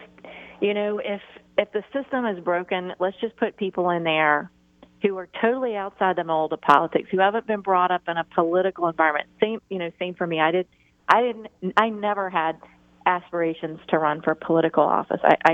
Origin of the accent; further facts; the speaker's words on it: Deep South, United States; Well, you're going to find this very interesting, but I grew up in the Deep South